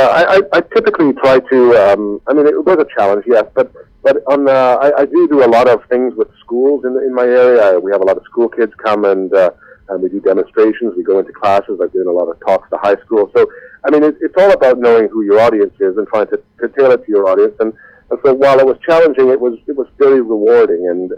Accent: Canada; And I'm a Canadian. I was born here. I've lived here most of my life.

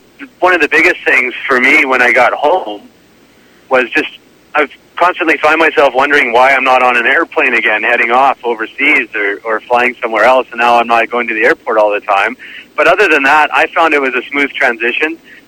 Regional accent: Comox, British Columbia, Canada; born there; I was born in Comox on Vancouver Island.

